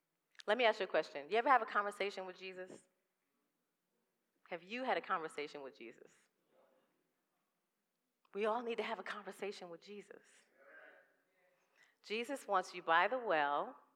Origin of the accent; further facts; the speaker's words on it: Bronx, New York, United States; I'm from New York. Y'all love when I say that. I'm from the Bronx. I'm from the hood.